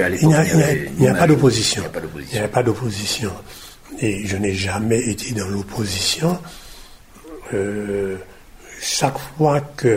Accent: Guadeloupe; En tant que Guadeloupéen, me sentant vraiment Guadeloupéen

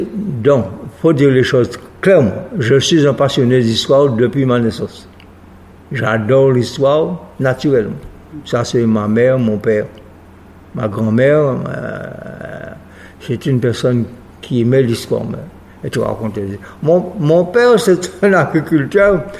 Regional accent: Guadeloupe; Moi, je suis guadeloupéen

